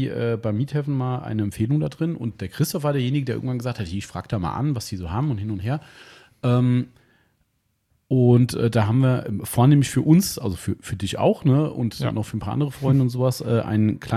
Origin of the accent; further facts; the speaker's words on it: Hesse, Germany; da fährt man sich als Hesse relativ ungern hin.